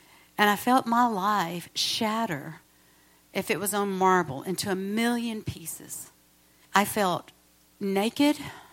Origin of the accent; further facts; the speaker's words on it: Atlanta, Georgia, United States; I'm from Atlanta.